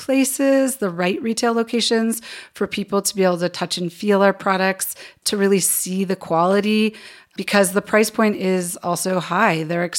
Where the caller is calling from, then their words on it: Park City, Utah, United States; I'm calling from Park City, Utah